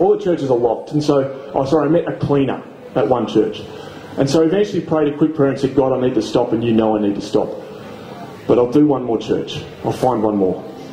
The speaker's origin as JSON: {"language": "English", "country": "Australia", "accent": "Australian", "said": "one of them paid me out for my Aussie accent"}